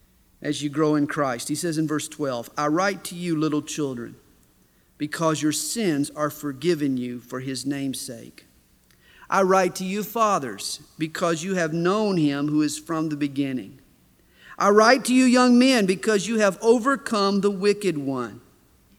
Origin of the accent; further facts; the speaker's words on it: the South, United States; I was born and bred in Dixie, in the South, amidst the racism and prejudice and bigotry that you usually associate with the South.